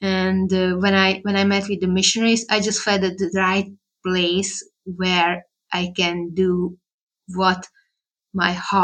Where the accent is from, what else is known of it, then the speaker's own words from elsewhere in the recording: Hungary; English is a second language; And even though I served in Hungary in my home country, I was thinking how I should go home.